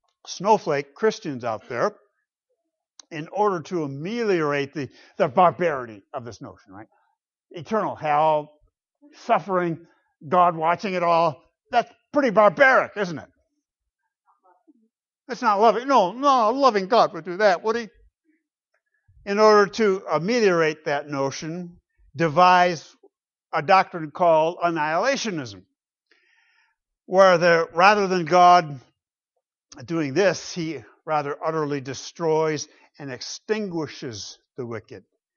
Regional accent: Michigan, United States; I come from the Great Lakes State, Michigan.

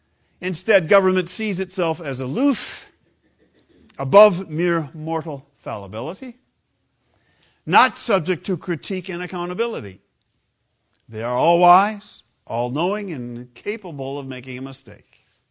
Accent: Grand Rapids, Michigan, United States; He was from my hometown, Grand Rapids, Michigan, Roger Chaffee.

